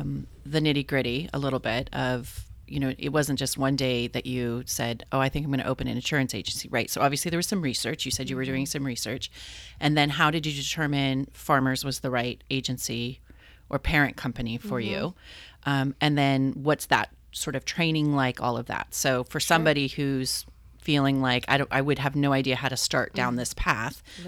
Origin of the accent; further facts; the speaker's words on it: San Diego, California, United States; I was born and raised in San Diego